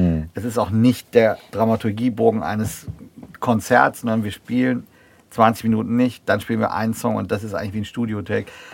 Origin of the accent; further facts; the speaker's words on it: North Rhine-Westphalia, Germany; ich komme ja eigentlich aus NRW, also ich verstehe schon viel, aber nicht alles.